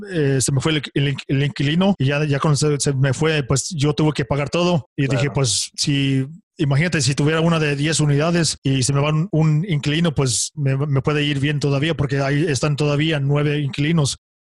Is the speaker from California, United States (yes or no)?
no; Texas, United States; born there; soy nacido aquí en Texas, aquí un poquito afuera de Houston. Okay. Mi papá es mexicano, también mi mamá.